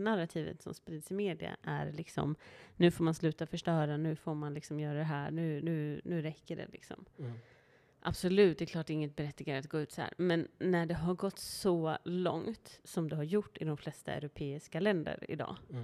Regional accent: Sweden; Vi är ju svenskar också.

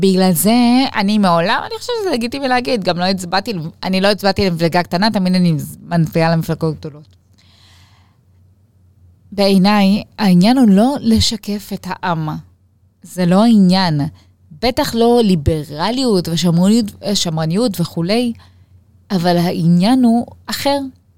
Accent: Ashdod, Southern District, Israel; אז אני גדלתי באשדוד.

